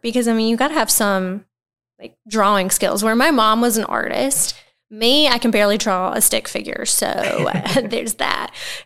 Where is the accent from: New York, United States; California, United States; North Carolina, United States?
North Carolina, United States; I'm from North Carolina. That's like the Bible Belt. Like, you know, my parents are like, nay, tattoos.